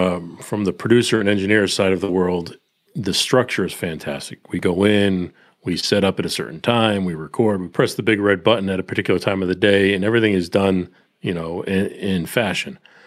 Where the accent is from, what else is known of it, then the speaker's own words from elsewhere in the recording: Boston, Massachusetts, United States; also born or lived in New York; now in Nashville, United States; I grew up in the Northeast, so Boston, New York.